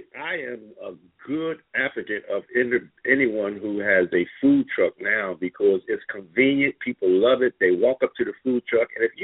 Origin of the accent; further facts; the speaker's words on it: Philadelphia, Pennsylvania, United States; I'm from Philadelphia. Cheesesteak is a staple in Philadelphia.